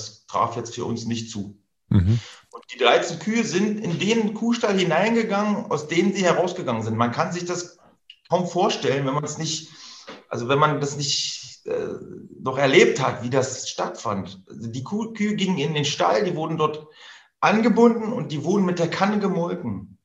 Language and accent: German; East Germany, Germany; ich bin ja ein Kind der DDR. Ich bin 79 geboren